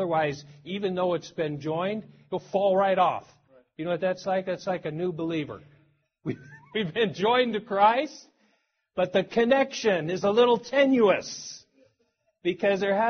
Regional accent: Washington, United States; I come from Washington. We grow apples there.

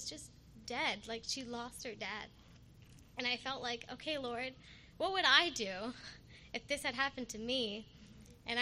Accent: Surrey, British Columbia, Canada; I am from Surrey, Canada.

